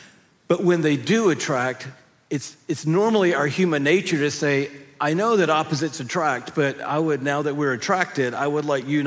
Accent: Atlanta, Georgia, United States; I grew up in Atlanta, Georgia, and hadn't been through the drive-thru at Del Taco.

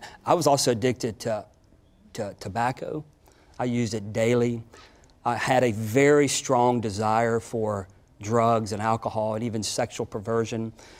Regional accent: Pensacola, Florida, United States; And Pensacola is my hometown, so I was intrigued with it already.

